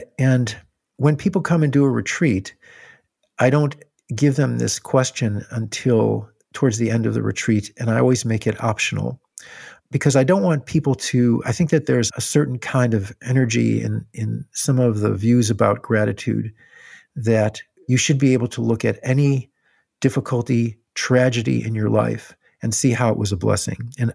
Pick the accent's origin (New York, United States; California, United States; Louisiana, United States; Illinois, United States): Illinois, United States; And I remember my dad specifically taking me to this high school parking lot, you know, where I grew up in Illinois.